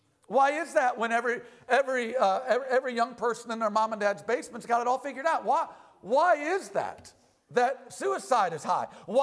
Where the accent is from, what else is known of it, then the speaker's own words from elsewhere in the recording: Ohio, United States; born there; I was born in Ohio, in this country.